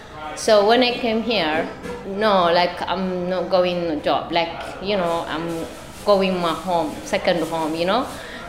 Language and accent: English; Eritrea; English is a second language; moved away as an adult; I'm from Eritrea.